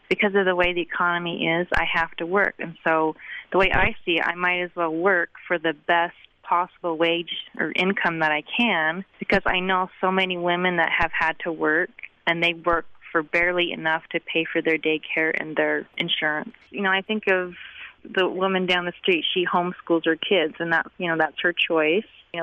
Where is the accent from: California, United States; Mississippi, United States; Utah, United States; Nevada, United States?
Utah, United States; Provo; And I got that a lot, especially growing up in Provo. I went to BYU as an undergrad